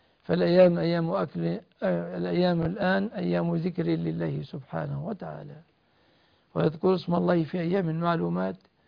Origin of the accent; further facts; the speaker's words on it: Egypt; بلادنا مصر